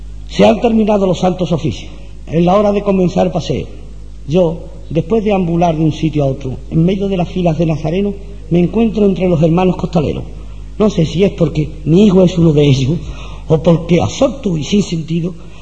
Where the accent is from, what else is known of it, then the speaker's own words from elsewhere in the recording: Alcalá de Guadaíra, Andalusia, Spain; plaza centenaria de mi pueblo, la que pisaron en este día nuestros abuelos, nuestros antepasados alcalareños.